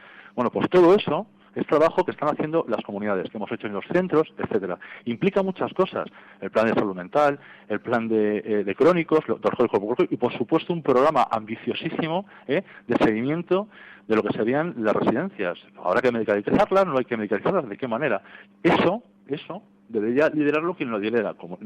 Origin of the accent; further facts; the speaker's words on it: Spain; somos muy españoles y tenemos que sentirnos orgullosos de serlo